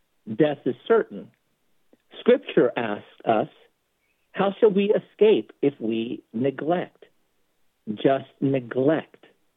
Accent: California, United States; now in Philadelphia, United States; even though I'm a transplant from California, I used to love the 49ers when I grew up there. But, you know, since I've been here, I've lived here in Philadelphia area longer than I have in California.

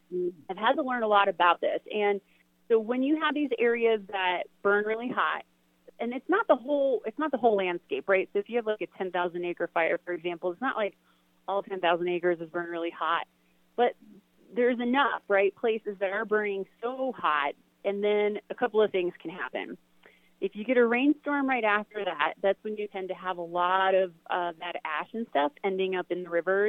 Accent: Ohio, United States; also born or lived in Pennsylvania, United States; now in Colorado, United States; I grew up in Ohio and then lived out in Pennsylvania near you for 13 years, been here 10 years

